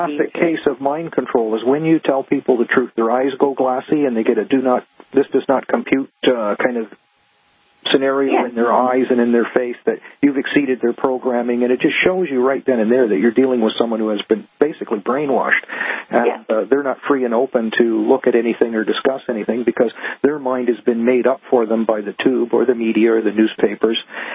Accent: Canada; I'm from Canada, eh?

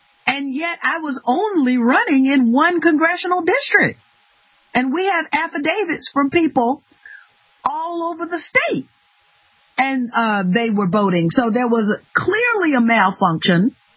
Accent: Georgia, United States; My home state of Georgia was the very first state in the union to adopt the electronic voting machines.

